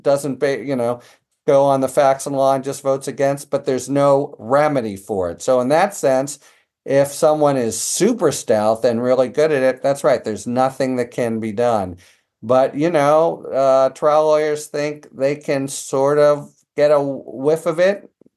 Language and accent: English; Pittsburgh, Pennsylvania, United States; now in San Diego, United States; When I was growing up in Pittsburgh, we had something like this, but they don't.